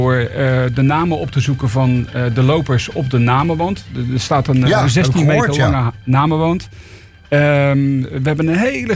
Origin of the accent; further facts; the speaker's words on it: Netherlands; Ja, daar zijn we Nederlanders voor.